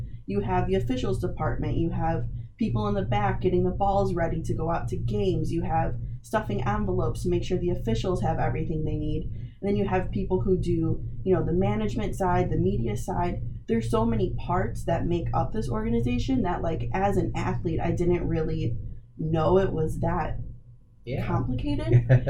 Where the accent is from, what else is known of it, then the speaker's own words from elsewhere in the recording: Shanahan, Illinois, United States; So I'm from Shanahan, Illinois. I went to Minooka Community High School.